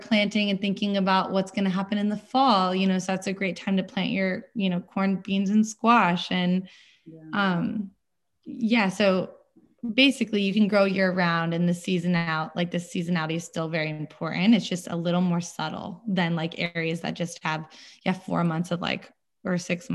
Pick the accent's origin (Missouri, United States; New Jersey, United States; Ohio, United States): Ohio, United States; also born or lived in Washington; now in Southern California, United States; I'm from Ohio, and I moved to Washington before I moved to Southern California.